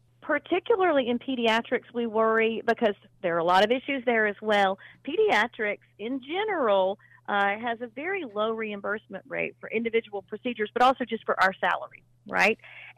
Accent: North Carolina, United States; So I am from North Carolina, and while we are not as low populated as North Dakota, we do still have significant amounts of rural areas in our state.

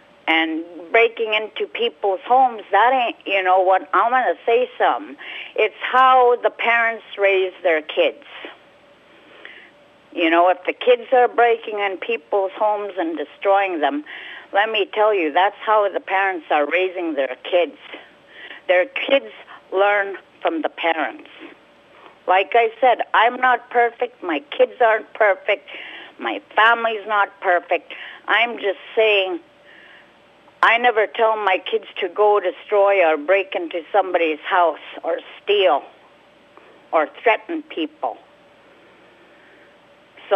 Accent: Clark's Point, Alaska, United States; You know, coming from a small community, we're 15 minutes, I'm originally from Clark's Point, and for such a small community out in Clark's Point

